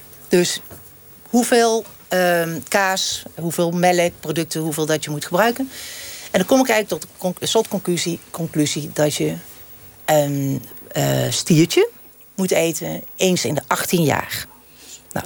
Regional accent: Gelderland, Netherlands; Ja, ik ben Achterhoeker met een ander accentje, zeg ik dan.

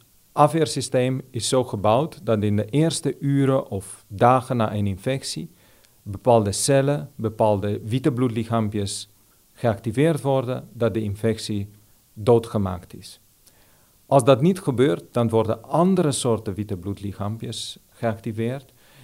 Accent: Romania; Dutch is a second language; now in Netherlands; Ik kan zeggen, ik ben inderdaad Roemeen als achtergrond, maar een beetje ben ik ook Nederlander.

